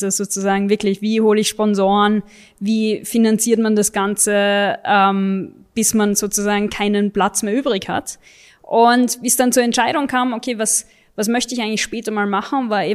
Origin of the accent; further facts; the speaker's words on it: Vienna, Austria; Ich bin in Wien aufgewachsen.